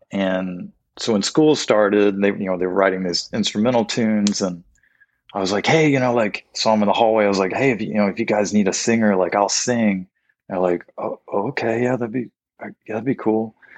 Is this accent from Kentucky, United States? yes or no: yes; Crestwood, Kentucky, United States; I grew up in a little town called Crestwood. They're like counties next to each other. You know, I grew up in Oldham County